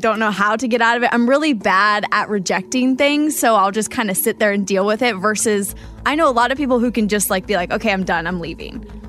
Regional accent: Wichita, Kansas, United States; 1 out of 10 dates happened in my hometown of Wichita, Kansas.

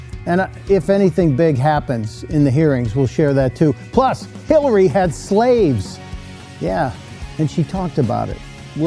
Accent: United States; Because I don't, as an American, I don't feel like I'm winning anything today.

